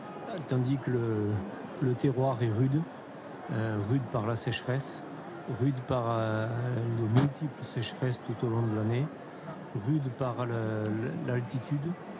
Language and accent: French; Occitanie, France; on dit beurré chez nous en Aveyron.